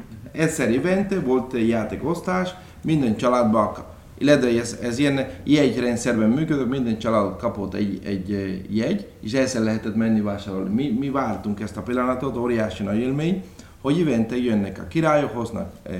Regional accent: Cuba; Hungarian is a second language; now in Hungary; Én Santiago-tól 100 km-re. Nyugatra. Nyugatra, igen, nyugatra. És hát én kis faluban születtem, egy falusi gyerek vagyok. Egy nagyon szép folyó mellett, 22-23 km a tengerpartról.

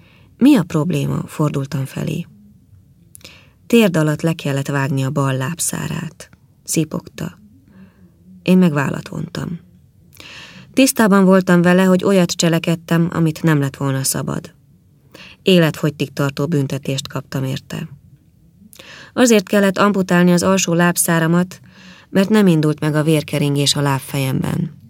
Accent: Máriabesnyő, Pest, Hungary; born there

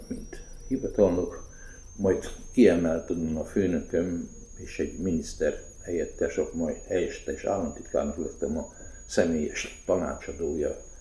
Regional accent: Kiskunhalas, Bács-Kiskun, Hungary; aztán jöttük szépen Kiskunhalas, én ott nevelkedtem föl

